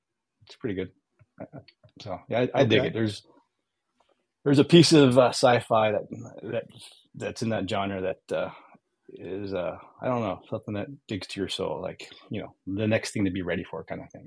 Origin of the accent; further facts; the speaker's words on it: California, United States; I grew up in the Bay Area. So my dad was actually in the Army too, and I was born at Fort Ord